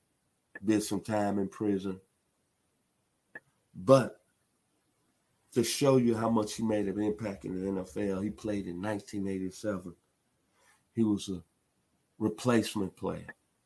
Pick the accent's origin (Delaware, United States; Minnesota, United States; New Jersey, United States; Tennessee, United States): Tennessee, United States; from the University of Tennessee, my home state